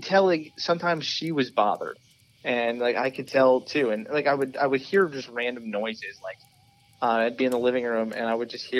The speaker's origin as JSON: {"language": "English", "region": "Georgia", "country": "United States", "lives_now": "Williamsport, United States", "said": "I'm from Georgia, went to Penn State, so I'm very familiar with central PA. I've been up here for like the past 5 years, been up in Williamsport for 16 months."}